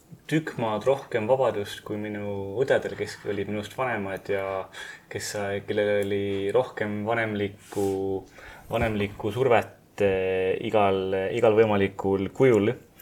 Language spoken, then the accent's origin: Estonian; Tartu, Tartu County, Estonia; Kasvasin Tartus ja kui ma sündisin aasta 81, siis on esimesed 10 aastat oli veel kaunist nõukogude aega.